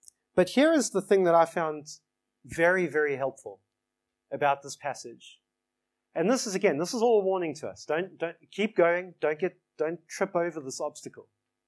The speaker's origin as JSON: {"language": "English", "country": "South Africa", "said": "I'm from South Africa."}